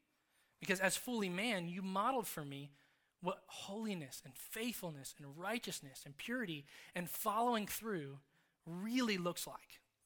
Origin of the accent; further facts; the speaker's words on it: Madison, Indiana, United States; the weird stuff of what is Madison, Indiana, where I'm from. It's a really small rural town, but it's my hometown